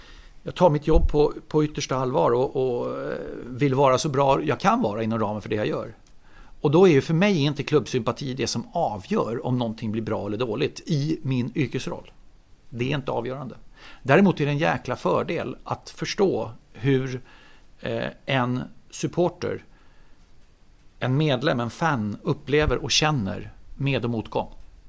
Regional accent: Solna, Stockholm County, Sweden; now in Gustavsberg, Sweden; Men jag är ju född och uppvuxen i Solna, bodde mina 45 första levnadsår i Solna. Nu mer bor jag i Gustavsberg.

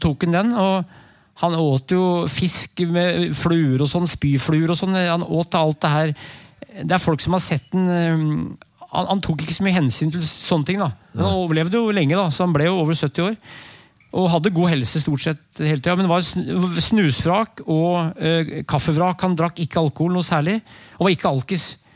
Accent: Brumunddal, Innlandet, Norway; I oppveksten I Brumunddal så det krydde, eller det krydde ikke men det var en god del sånne typer I Norge

